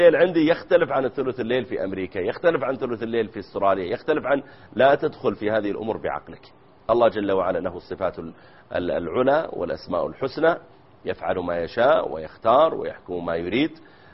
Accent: Saudi Arabia; احنا عندنا في السعودية أيضا ينزل

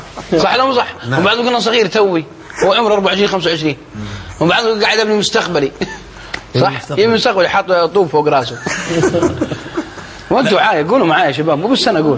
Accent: Najd, Saudi Arabia; لأن العوام عندنا في نجد يقولون حكمة يقولون الرجال عيبه بجيبه

